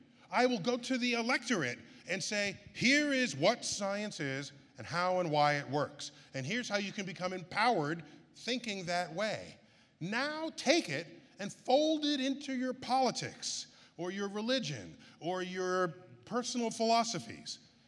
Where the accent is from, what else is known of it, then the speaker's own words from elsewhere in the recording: New York City, New York, United States; So what happened was I grew up in New York City, and every weekend, the family went to a different cultural institution